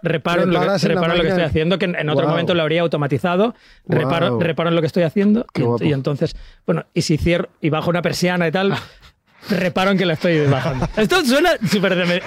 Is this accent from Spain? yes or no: yes; Sant Boi de Llobregat, Catalonia, Spain; No, y aparte vengo de San Boy. Todo cerraba a las 9.